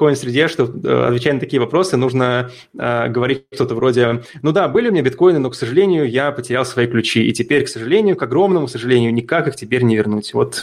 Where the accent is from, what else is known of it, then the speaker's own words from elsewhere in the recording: Moscow, Russia; я вырос в Москве